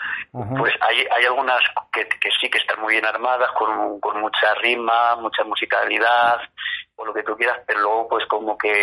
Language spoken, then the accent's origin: Spanish; Villamanrique, Spain; me presenté a un concurso aquí en mi pueblo, en Villamanrique